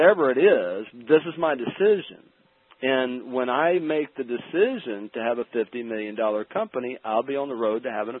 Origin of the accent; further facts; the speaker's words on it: Alabama, United States; Now, maybe it's harder for me because I'm from Alabama and I've been conditioned a certain way